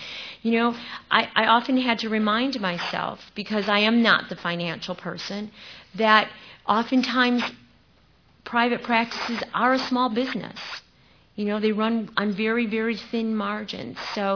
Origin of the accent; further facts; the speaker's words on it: Michigan, United States; So this is a tool that Michigan, I came from Michigan, and this is a tool that Michigan came up